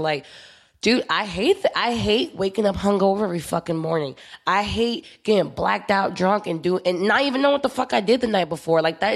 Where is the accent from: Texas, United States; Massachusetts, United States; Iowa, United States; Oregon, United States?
Texas, United States; Houston; Like, I'm from Houston. And in Houston, it's like, sure, of course, all that same shit definitely occurs in Houston.